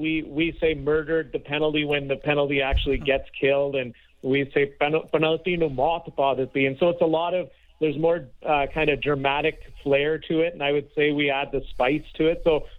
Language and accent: English; Canada; That stuff is music to my ears as a passionate hockey fan and as a Canadian.